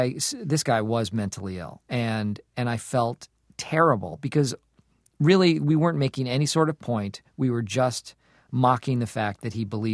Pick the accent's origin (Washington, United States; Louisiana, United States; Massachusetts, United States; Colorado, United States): Massachusetts, United States; Acton; I grew up in Acton, Massachusetts.